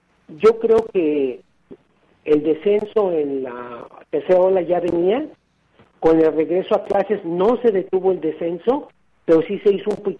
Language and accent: Spanish; Jalisco, Mexico; ¿cuántos habría en 8.4 millones que somos los jaliscienses?